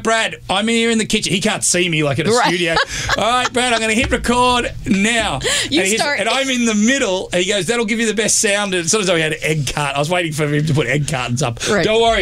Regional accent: Melbourne, Victoria, Australia; I said my goal is to live in Sydney, even though I'm from Melbourne, I'm from the south.

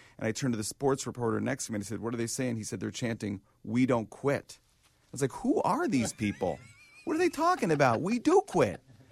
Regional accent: Chicago, Illinois, United States; And I grew up here, and I'm a Chicagoan, and I love Chicago.

